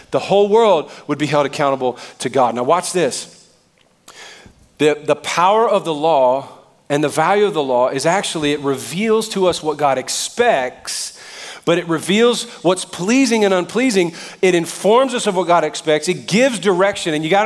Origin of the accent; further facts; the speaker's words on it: Southern US, United States; I mean, I'm from the South.